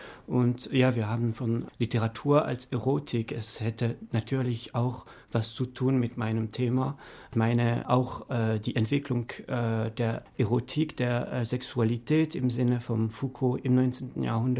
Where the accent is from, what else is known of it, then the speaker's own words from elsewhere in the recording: Paris, Île-de-France, France; German is a second language; Ja, ich bin aus Frankreich, bin in Paris geboren, aber ich muss dazu noch hinzufügen, dass ich auch halb tschechisch bin